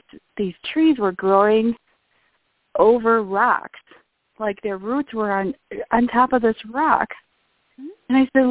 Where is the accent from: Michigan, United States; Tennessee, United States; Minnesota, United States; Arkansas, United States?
Michigan, United States; Holland; I'm from Holland, Michigan.